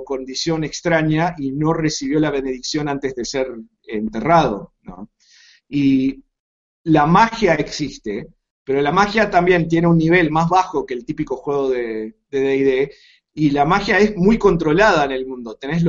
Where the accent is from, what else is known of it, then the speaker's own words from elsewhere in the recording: Canada; porque originalmente vengo de Canadá, es parte del mundo anglo y el énfasis está ahí